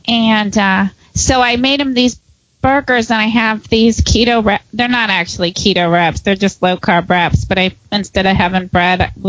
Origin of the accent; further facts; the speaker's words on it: Florida, United States; You know, I'm from Florida originally, so Florida's definitely a state that's tougher to homeschool in than Michigan.